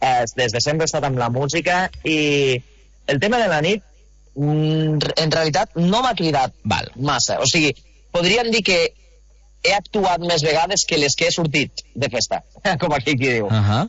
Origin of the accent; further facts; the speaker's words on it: Almacelles, Catalonia, Spain; jo soc d'Almacelles i la veritat és que sempre tornar al poble o fer sessions allà al poble és de lo que més il·lusió me fa